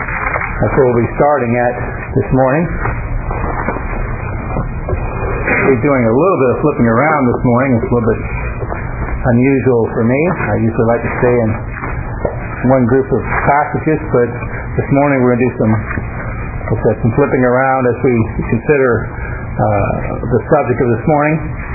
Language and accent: English; Madison, Indiana, United States; I grew up in Madison, Indiana, and it was right on the Ohio River.